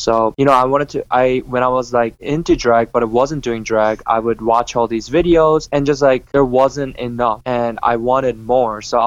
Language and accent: English; Midwest, United States; also born or lived in South Korea; Actually, I was born in Korea. Mm-hmm. I was born in Korea, but I moved here around when I was like 9 or 10, and then I grew up in the Midwest, so like Iowa, Illinois, and Chicago area.